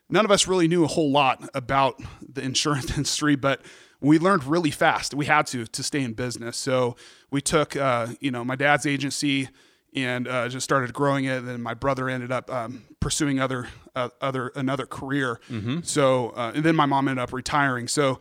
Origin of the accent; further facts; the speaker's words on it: Oregon, United States; growing up in Oregon, I was always an Oregon Duck fan, so it was a no-brainer, especially that it was close to home.